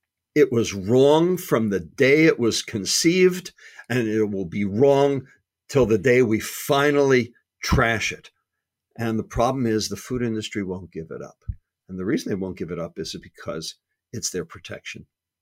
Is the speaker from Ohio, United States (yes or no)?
no; Brooklyn, New York, United States; I'm from New York. I'm from Brooklyn. So I use a lot of, shall we say, colorful language.